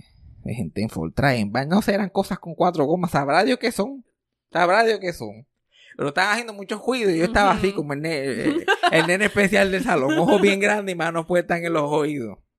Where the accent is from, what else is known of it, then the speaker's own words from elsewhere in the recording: Puerto Rico; accent: jíbaro; Después se burló de mi acento jíbaro